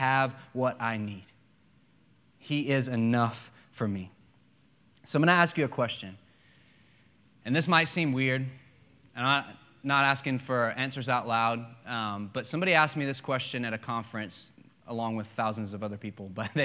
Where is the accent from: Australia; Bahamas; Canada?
Bahamas; When I was growing up in the Bahamas, I played baseball.